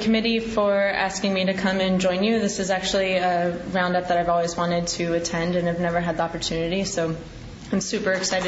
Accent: California, United States; I grew up in California, in the Bay Area.

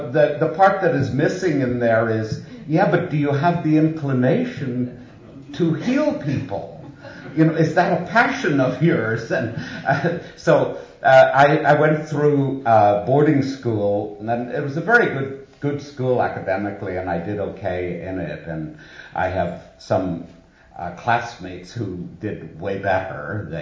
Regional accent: Northern Ireland, United Kingdom; born there; But anyway, I was born in Northern Ireland

